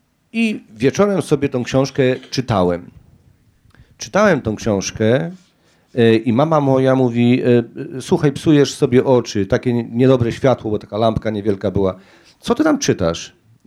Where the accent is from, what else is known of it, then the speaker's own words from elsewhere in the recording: Lesser Poland, Poland; Mieszkałem, urodziłem się niedaleko Oświęcimia. W wieku 9 lat byłem już na wycieczce szkolnej w Oświęcimiu.